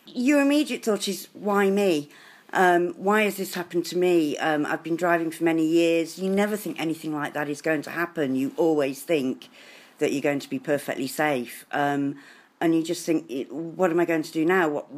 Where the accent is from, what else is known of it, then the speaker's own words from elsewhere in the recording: Kirkby in Ashfield, East Midlands, United Kingdom; I'm from Kirkby in Ashfield in Nottinghamshire.